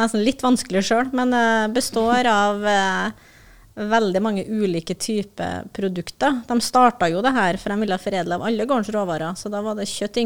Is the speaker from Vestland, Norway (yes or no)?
no; Trøndelag, Norway; Da var jeg på Namsos da, noen mil unna der jeg kommer ifra.